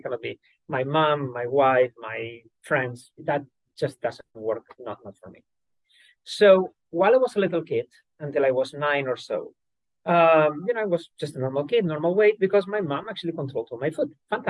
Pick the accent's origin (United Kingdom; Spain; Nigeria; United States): Spain; growing up in Spain in the sort of 80s, there was basically one religion. You know, it was Catholic.